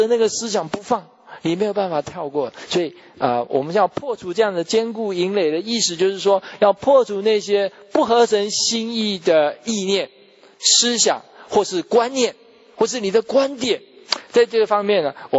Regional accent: Taiwan; 我们从小在台湾长大的，哎呀，到处满街神佛，我从小初一十五的时候就拜拜，然后就从天公啦、土地公啦、各式各样啦，从小就跟着拜

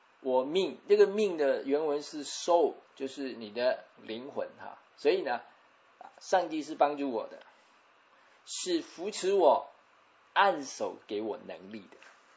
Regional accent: China; 好像我们中国人常讲啊，不把神放在眼里

